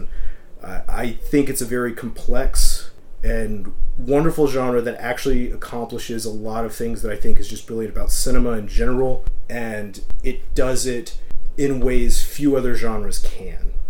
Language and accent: English; Texas, United States; accent: Texan twang; I mean, like, you already brought up that I'm from Texas. So, I mean, if you hear me, I'm not talking, you know, I could have done this whole interview with the twang if you wanted me to, because, I mean, it's part of my cultural upbringing